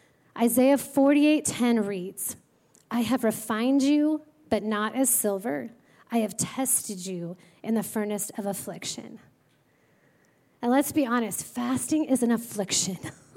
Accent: Oregon, United States; I grew up in Oregon, and my cousins and I, all through our childhood, used to collect agates.

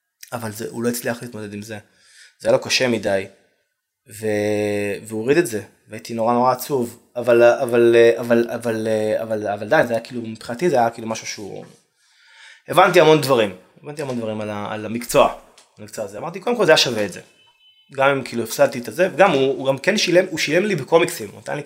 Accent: Kiryat Shmona, Northern District, Israel; ואני גם חשבתי שאני הכי התחתית, אני כאילו בא מקריית שמונה.

